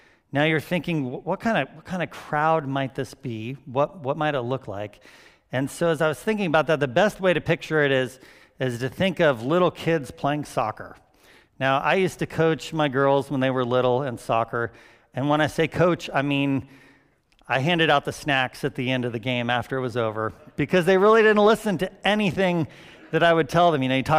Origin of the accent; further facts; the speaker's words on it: California, United States; I grew up on the Monterey Peninsula in California, and when I was in elementary school, it was like the best playground backyard you could possibly have for a little kid.